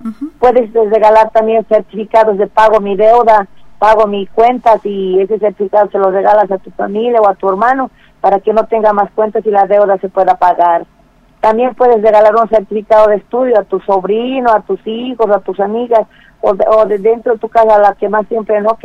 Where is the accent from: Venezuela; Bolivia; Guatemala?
Bolivia; Creo que es un principio como bolivianos para mostrarlo acá dentro de la provincia.